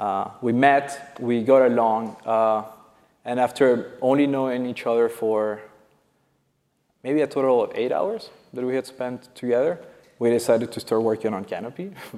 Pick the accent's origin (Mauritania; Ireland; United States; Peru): Peru; moved away as an adult; now in Canada; I'm originally from Peru. and I got my bachelor's in physics there. After that, I went to Amsterdam to do my master's in theoretical physics. And then in 2009, I came to Canada to the Perimeter Institute to work on my PhD.